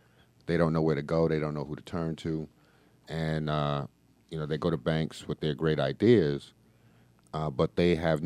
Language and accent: English; New York, United States; I'm from New York, just like Lisa here